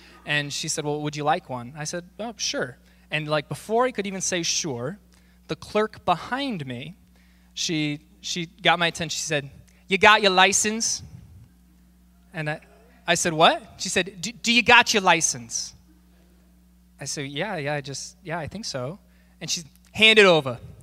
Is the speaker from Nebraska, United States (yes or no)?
yes; Omaha, Nebraska, United States; So our story, Aaliyah and I, we both grew up, born and raised in Omaha, in Nebraska there